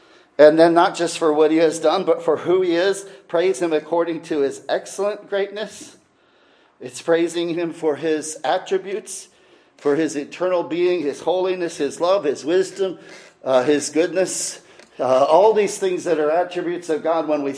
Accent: Illinois, United States; I remember driving to Colorado the first time, and I was from Illinois, which is flat, flat, flat.

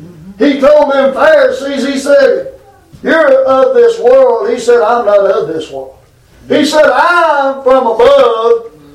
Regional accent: Kentucky, United States

